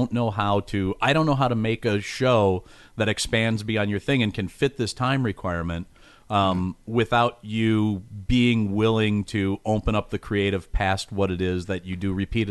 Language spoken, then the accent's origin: English; Minnesota, United States; Since I'm from Minnesota, I'm a huge Vikings fan.